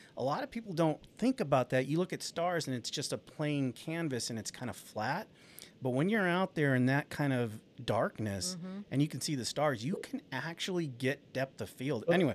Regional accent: Tucson, Arizona, United States; You know, being from Arizona, and I'm from Tucson, and so I didn't have to deal with Phoenix.

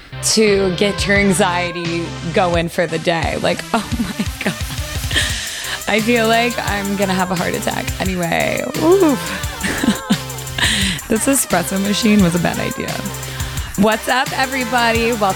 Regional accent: Michigan, United States; now in New York, United States; I grew up in Michigan, so I feel like I've served my time dealing with the cold

